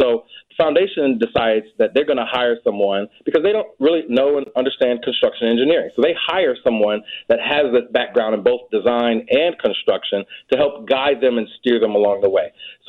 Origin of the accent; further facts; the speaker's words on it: Chicago, Illinois, United States; I'm born and raised in South Shore, the Jackson Park area, where my parents still stay.